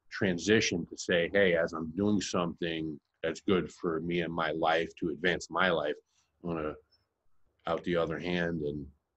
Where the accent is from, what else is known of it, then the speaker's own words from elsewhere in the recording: Brooklyn, New York, United States; back to the origin of where I began in life, growing up in Bensonhurst, Brooklyn, humble beginnings and welfare.